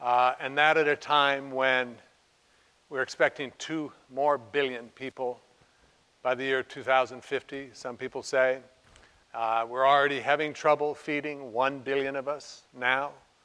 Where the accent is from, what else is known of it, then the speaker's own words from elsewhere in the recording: Flagstaff, Arizona, United States; I grew up in Flagstaff, Arizona.